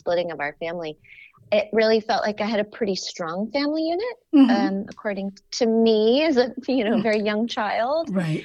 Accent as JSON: {"language": "English", "town": "Contra Costa County", "region": "California", "country": "United States", "tie": "born or raised there", "said": "I grew up in the East Bay, which is kind of a large area, so specifically Contra Costa County."}